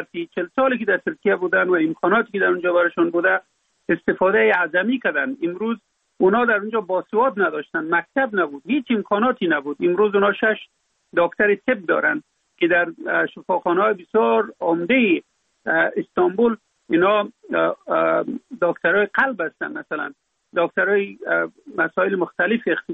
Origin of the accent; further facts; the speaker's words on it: Afghanistan; در اونجا فقط من افغان هستم